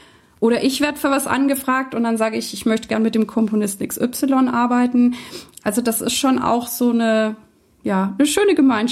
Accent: Nuremberg, Bavaria, Germany; Und dann kehrte ich zurück nach Deutschland. Und ich bin ja in Franken groß geworden, bei Nürnberg.

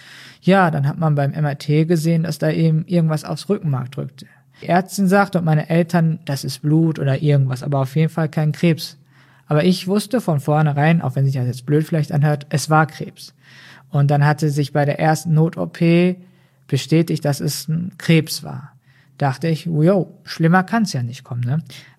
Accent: Herne, North Rhine-Westphalia, Germany; bin jetzt 20 Jahre alt, werde in 8 Tagen 21. Ich komme aus Herne

